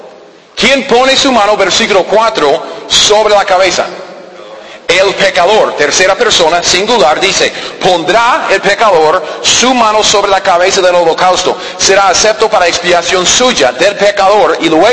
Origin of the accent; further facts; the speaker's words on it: United States; Spanish is a second language; yo tuve que buscar la definición, que soy gringo, aunque sí, no parezco.